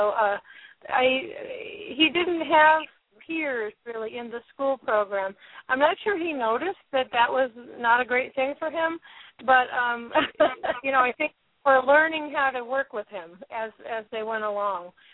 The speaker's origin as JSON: {"language": "English", "region": "California", "country": "United States", "tie": "born or raised there", "said": "we were driving in my home state of California."}